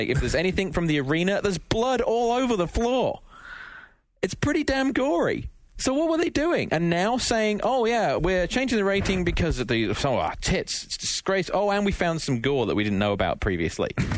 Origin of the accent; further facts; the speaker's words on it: England, United Kingdom; I'm from England